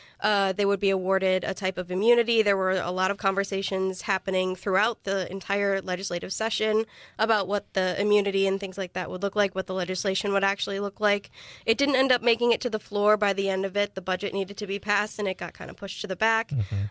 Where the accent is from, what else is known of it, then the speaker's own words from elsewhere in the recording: Zion, Illinois, United States; So I'm originally from Zion, Illinois, which is in the northeasternmost county in Illinois. I grew up right along the Wisconsin border.